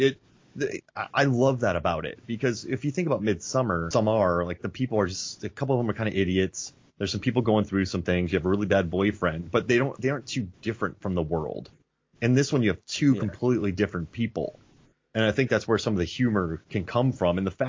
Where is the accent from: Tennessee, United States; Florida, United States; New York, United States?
Florida, United States; And also I grew up in Florida, so I had to research palm trees in Scotland.